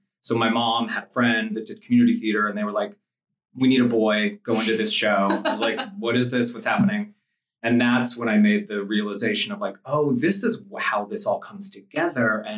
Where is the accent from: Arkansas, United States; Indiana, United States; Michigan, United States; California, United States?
California, United States; Marin; Yeah. Well, I grew up in Marin. I went to San Marin High School, which was kind of removed from San Francisco proper.